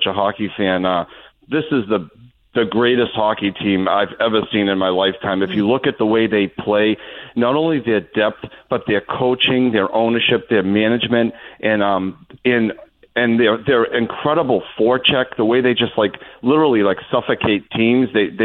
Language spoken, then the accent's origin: English; Boston, Massachusetts, United States; Yeah, so we're originally from the Boston area, but we've been loving the Panthers.